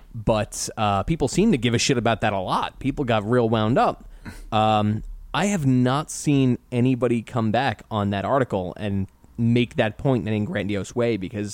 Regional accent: United States; growing up in America as a white male, am I only able to have peanut butter and jelly?

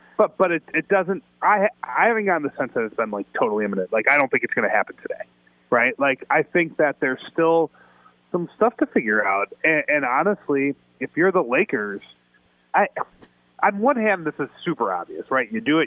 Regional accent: Chicago, Illinois, United States; I mean, I'm a Chicagoan, so to me, a hot dog is a delicacy, right?

